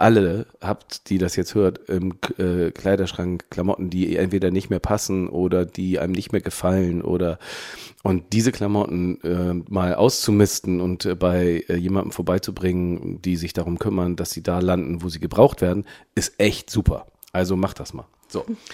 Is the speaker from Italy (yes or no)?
no; Pinneberg, Schleswig-Holstein, Germany; wo ich geboren bin, nämlich tatsächlich im Kreiskrankenhaus in Pinneberg. Und ich habe meine Kindheit auch in Pinneberg verbracht